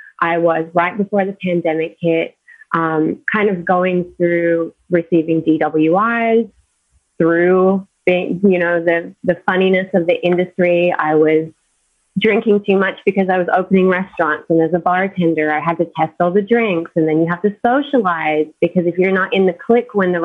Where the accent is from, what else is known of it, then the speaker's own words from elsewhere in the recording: Australia; now in Austin, United States; I'm in Austin, Texas. So I've been in the service industry for over a decade. I'm originally from Australia